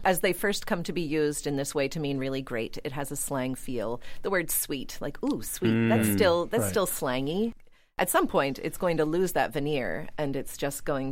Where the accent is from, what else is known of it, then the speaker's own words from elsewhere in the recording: Pittsburgh, Pennsylvania, United States; I am from Pittsburgh.